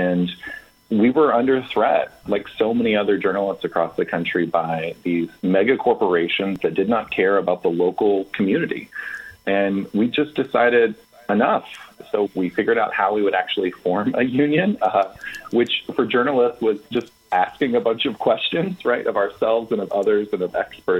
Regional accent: Arkansas, United States; I grew up in Arkansas, not necessarily a union-friendly state either.

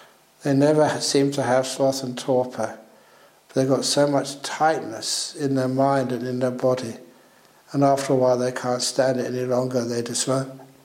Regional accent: London, United Kingdom; born there; And I was born in England, in London.

